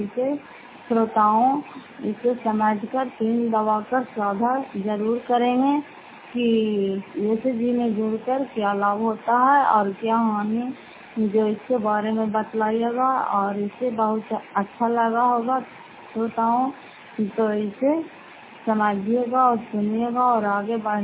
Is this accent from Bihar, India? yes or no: yes; Fatehpur, Bihar, India; घर फतेहपुर, पंचायत मकरौता, जिला नालंदा, त्रासदा ब्लॉक की निवासी हूँ।